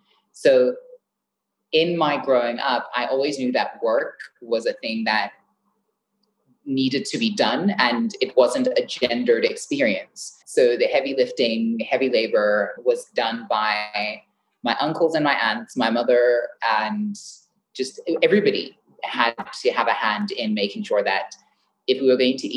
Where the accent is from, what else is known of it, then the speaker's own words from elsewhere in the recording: Botswana; I mean, growing up in Botswana is a very interesting experience when you learn that there is a portion that is called the rest of the world, right?